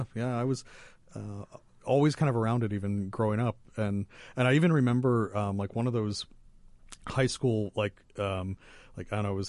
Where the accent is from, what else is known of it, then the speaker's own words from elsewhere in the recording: Erie, Pennsylvania, United States; also born or lived in State College; now in Santa Barbara, United States; I grew up in Pennsylvania, so grew up kind of splitting my time between Erie and State College, where Penn State is.